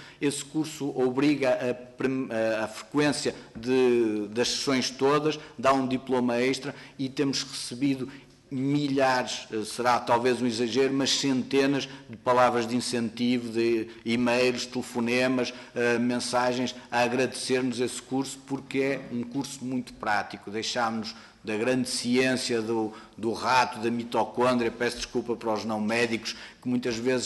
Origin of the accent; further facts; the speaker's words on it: Portugal; e eu, enquanto português, enquanto cidadão comum.